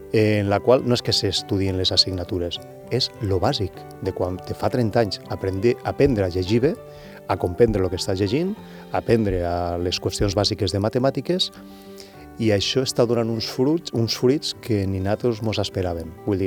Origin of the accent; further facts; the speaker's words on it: Vinaròs, Valencian Community, Spain; perquè jo sóc de Vinaròs i una mica les meves amigues